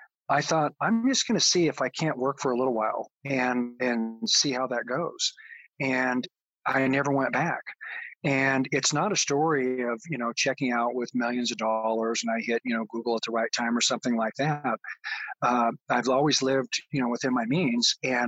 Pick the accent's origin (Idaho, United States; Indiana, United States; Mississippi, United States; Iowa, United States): Idaho, United States; Boise; which is in my hometown of Boise, Idaho